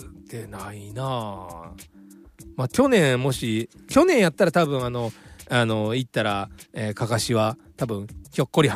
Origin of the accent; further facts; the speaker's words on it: Osaka, Japan; now in Tokyo, Japan; 僕はまあ普段ね東京にいて出身も大阪なんで、